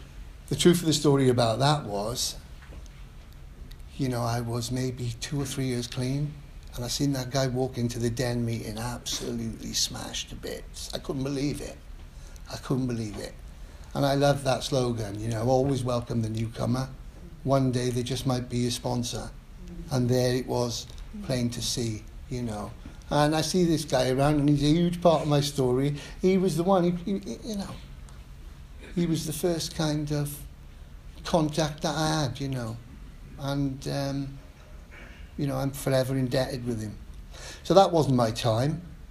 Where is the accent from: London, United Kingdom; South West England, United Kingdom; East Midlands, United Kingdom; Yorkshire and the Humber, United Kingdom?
London, United Kingdom; They were like, where are you from, man? Puerto Rican guy, where are you from? London.